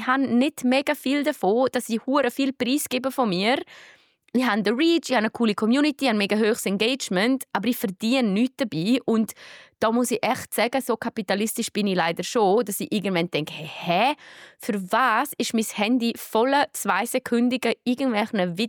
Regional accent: Switzerland; die meisten Collabs als Schweizer Creatorin kriegst du über irgendwelche Agenturen.

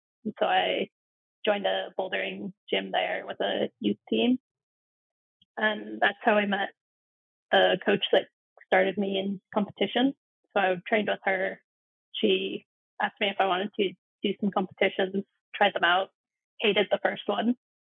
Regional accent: Montana, United States; now in Australia; I grew up in Montana. My parents and I are from there. And then we moved to Australia in 2017.

